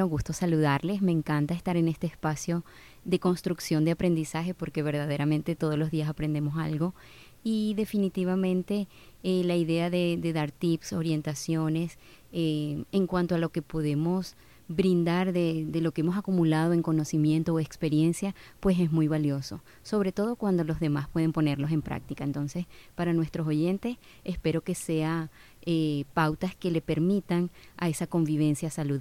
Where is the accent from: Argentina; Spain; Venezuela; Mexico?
Venezuela; now in Barranquilla, Colombia; sí, efectivamente soy venezolana, viviendo en Barranquilla, Colombia, hace 16 años